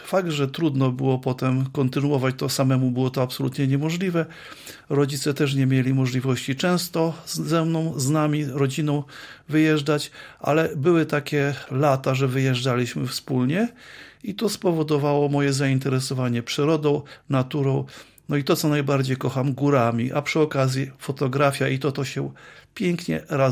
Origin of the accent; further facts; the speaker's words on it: Łańcut, Subcarpathian Voivodeship, Poland; Nie, to ja z Łańcuta pochodzę i to w Łańcucie było. Tam chodziłem do szkoły podstawowej, potem skończyłem liceum